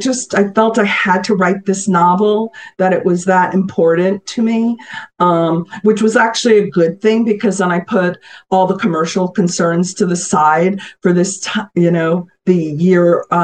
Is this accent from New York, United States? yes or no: yes; New York, United States; So this also draws on just my being a New Yorker, the other beautiful people.